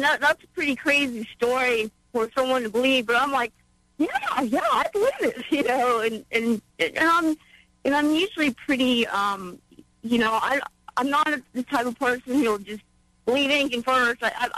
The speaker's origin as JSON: {"language": "English", "town": "Seattle", "region": "Washington", "country": "United States", "said": "I'm from Seattle."}